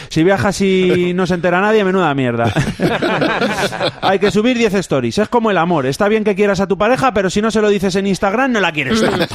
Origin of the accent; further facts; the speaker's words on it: Spain; Así somos los españoles, ¿eh? Los españoles solo somos españoles cuando estamos fuera de España.